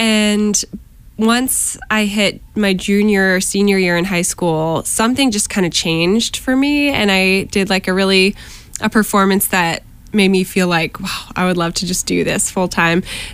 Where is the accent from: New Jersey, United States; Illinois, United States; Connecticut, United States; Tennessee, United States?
Connecticut, United States; now in Boston, United States; I'm from Connecticut, so a lot of my fan base or friends and family are based there. And then, of course, I've been in Boston for 7 years, so I know a lot of people here, too.